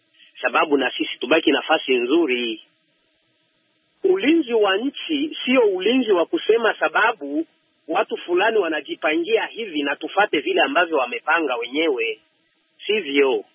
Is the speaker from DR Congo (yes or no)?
yes; DR Congo; Sisi ni watoto wa Kongo, ni wazaliwa wa Kongo.